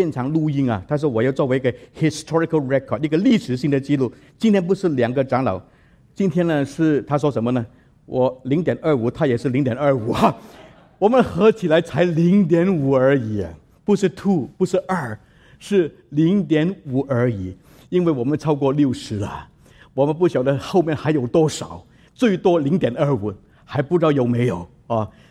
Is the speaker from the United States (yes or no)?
yes; United States; 所以我们美国人这个美誉啊